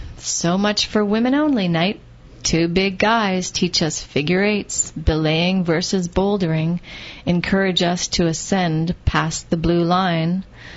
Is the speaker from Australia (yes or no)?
no; Vancouver, British Columbia, Canada; now in Tofino, Canada; I grew up in Vancouver, and I was a punk rocker, and I loved … I still do.